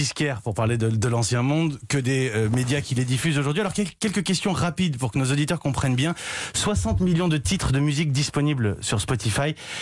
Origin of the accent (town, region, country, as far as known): France